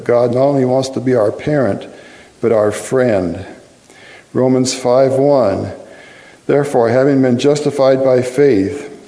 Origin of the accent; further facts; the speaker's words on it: California, United States; growing up in California. We lived in the Napa Valley, right below the St. Helena Sanitarium and Hospital, as it was called then.